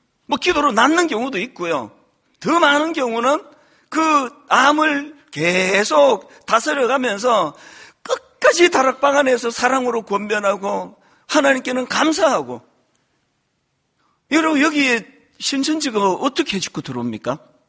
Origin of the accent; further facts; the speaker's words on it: South Korea; 저같이 뭐 그 한국에서 온 사람도 하나도 안 어려워요.